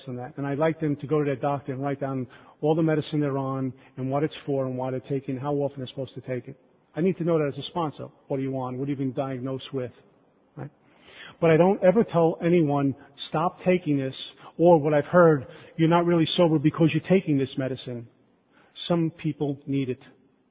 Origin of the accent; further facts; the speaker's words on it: Brooklyn, New York, United States; I'm from Brooklyn. What am I doing in Maryland?